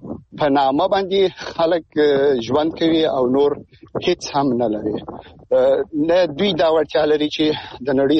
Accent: Afghanistan; زه د افغانستان د یو وګړي په توګه

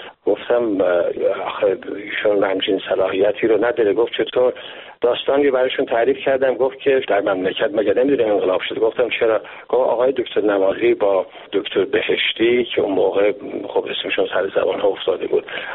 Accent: Iran; moved away as an adult; now in Canada; وطنم ایران

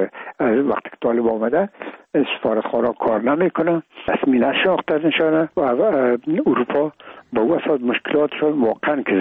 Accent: Afghanistan

